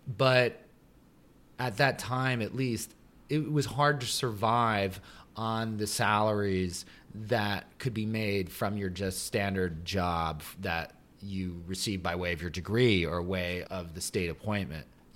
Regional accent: Manhattan, New York, United States; Like I grew up in Manhattan and I would go down the West Side Highway

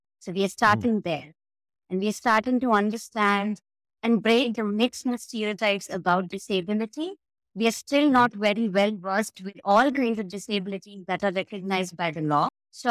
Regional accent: India; I am from India.

